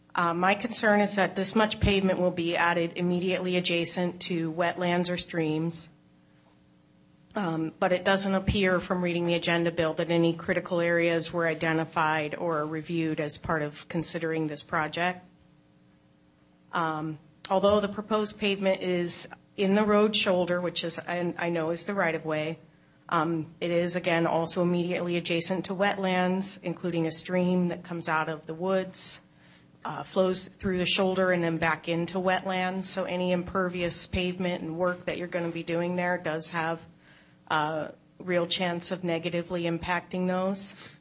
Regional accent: Black Diamond, Washington, United States; now in Bellevue, United States; I live in Bellevue, and I grew up on Roberts Drive in Black Diamond

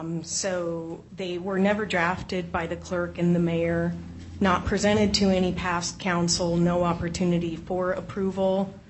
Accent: Black Diamond, Washington, United States; also born or lived in Bellevue; I'm from Bellevue, and I grew up in Black Diamond.

